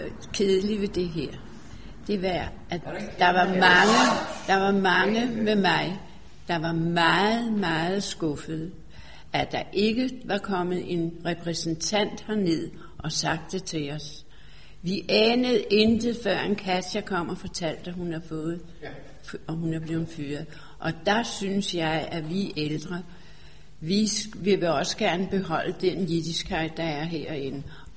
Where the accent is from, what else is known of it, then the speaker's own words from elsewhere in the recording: Sweden; now in Denmark; jeg er jo ikke vokset op her, jeg er fra Sverige